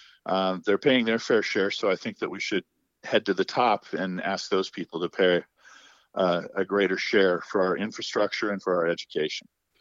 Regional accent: East Wenatchee, Washington, United States; also born or lived in Spokane; I was born in Spokane, Washington. Attended schools in Central Washington in East Wenatchee, and went to college at Eastern Washington University.

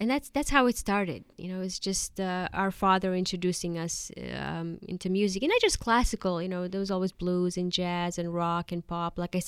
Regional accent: Karlovac, Karlovac County, Croatia; English is a second language; moved away; Yes, I'm originally from Karlovac, which is a very small, beautiful town close to Zagreb. Zagreb is the capital city of Croatia, former Yugoslavia. So I grew up there. My parents still live there.

